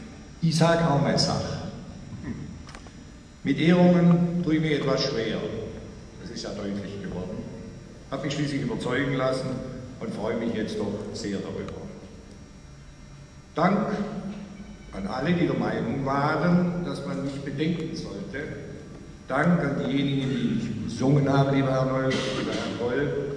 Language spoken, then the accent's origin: German; Baden-Württemberg, Germany; accent: Swabian; wie absolut konkurrenzlos ist doch unser schwäbischer Dialekt.